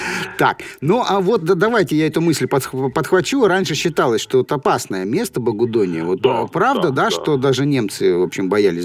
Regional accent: Rostov-on-Don, Rostov Oblast, Russia; Ну, я вот из Ростова, вы из Таганрога.

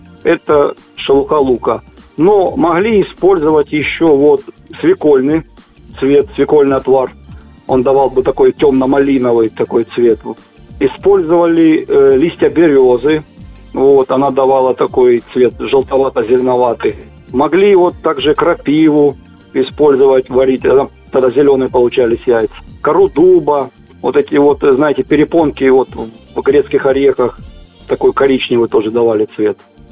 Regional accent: Krasnodar Krai, Russia; now in Rostov-on-Don, Russia; Я родом сам с Кубани, и вот пока я не приехал в Ростов, я вообще не знал, что такое кулич.

